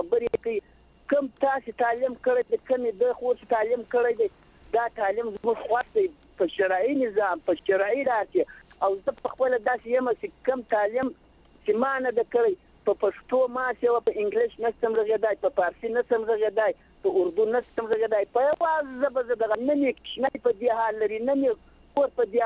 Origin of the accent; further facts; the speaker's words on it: Zabul, Afghanistan; زه د زابل د ولایت ته تغرد ولسوالۍ